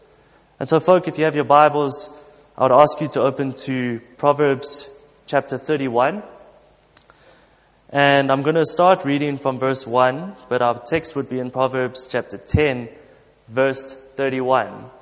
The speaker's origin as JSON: {"language": "English", "town": "Johannesburg", "region": "Gauteng", "country": "South Africa", "said": "I'm from Joburg."}